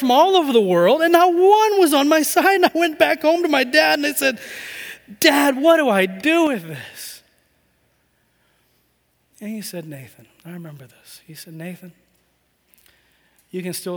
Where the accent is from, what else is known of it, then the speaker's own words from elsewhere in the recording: Tanzania; When I was growing up in Tanzania, I went to a place called Morogoro International School, a school of about 150. It was a British school. I went there for 7 years. I was the only American.